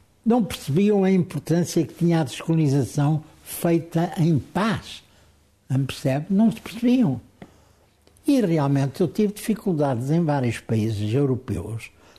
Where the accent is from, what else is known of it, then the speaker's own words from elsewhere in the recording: Angola; Sou de Angola